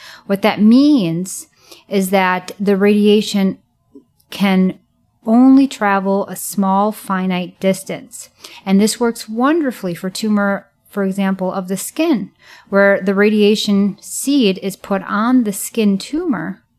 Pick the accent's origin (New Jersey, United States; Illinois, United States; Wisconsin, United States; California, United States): Illinois, United States; I grew up in the Chicagoland suburbs.